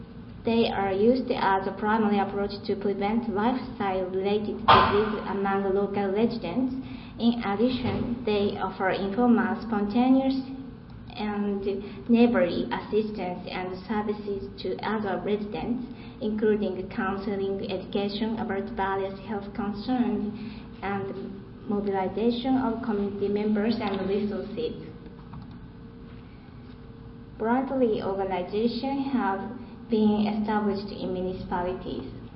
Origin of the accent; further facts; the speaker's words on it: Japan; English is a second language; I come from Japan, Tohoku University.